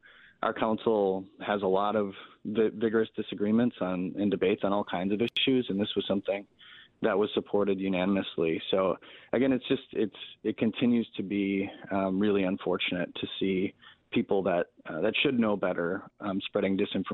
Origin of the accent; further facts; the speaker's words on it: Green Bay, Wisconsin, United States; I'm born and raised in Green Bay and, you know, spent a little bit of time away in Madison, but otherwise I've been here my entire life